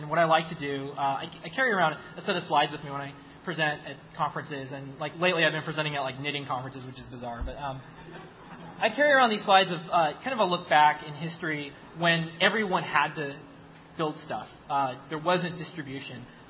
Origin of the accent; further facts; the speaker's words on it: Seattle, Washington, United States; I'm from Seattle, and we still haven't got a monorail, so it's kind of a letdown.